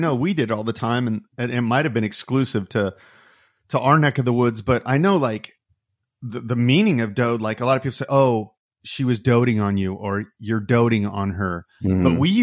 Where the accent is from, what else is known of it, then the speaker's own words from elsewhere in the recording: Huntington Beach, California, United States; I grew up in Huntington Beach